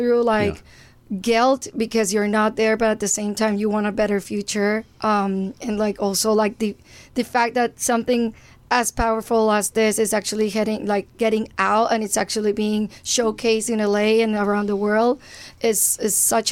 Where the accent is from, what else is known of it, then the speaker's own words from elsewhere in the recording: Venezuela; now in Los Angeles, United States; I'm from Venezuela.